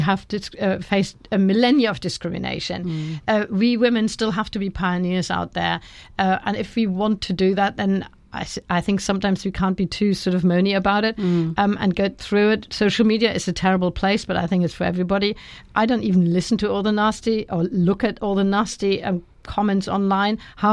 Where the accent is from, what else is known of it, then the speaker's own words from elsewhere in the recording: Germany; In other countries, like where I come from Germany, your local politicians are much better known than the national politicians.